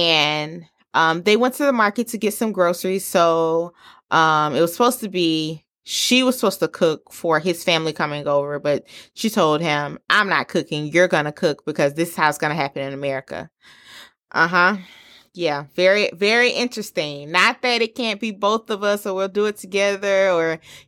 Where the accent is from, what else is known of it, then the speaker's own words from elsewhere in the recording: the South, United States; which I'm from the South, and I'm not even sure where Hazelhurst, Georgia is.